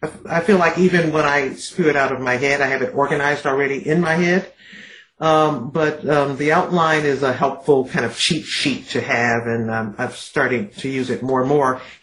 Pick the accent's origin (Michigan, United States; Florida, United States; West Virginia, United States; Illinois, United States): Michigan, United States; Detroit; an amalgam of every white man I've known well, especially growing up in Detroit.